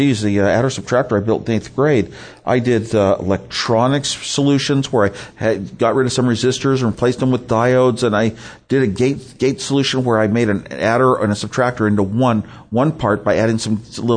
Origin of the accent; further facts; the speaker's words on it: California, United States; Another advantage of growing up in Silicon Valley is so many engineers were moving in to work for Lockheed